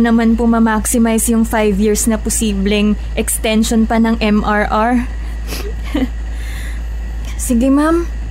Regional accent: Baguio, Cordillera Administrative Region, Philippines; Dati, hinihingal pa ako noong galing ako sa Baguio.

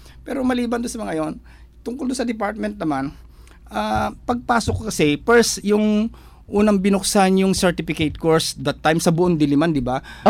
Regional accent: Mimaropa, Philippines; Mindoro ako, Ilocano ang, mga Ilocano ang

